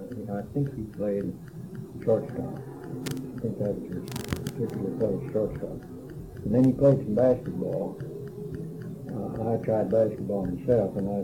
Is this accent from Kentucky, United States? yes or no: yes; Kentucky, United States; born there; I was born in Northern Kentucky